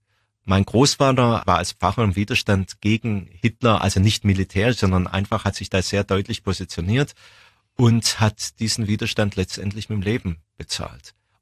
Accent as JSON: {"language": "German", "town": "Stuttgart", "region": "Baden-Württemberg", "country": "Germany", "tie": "born there", "said": "Ich bin in Stuttgart geboren."}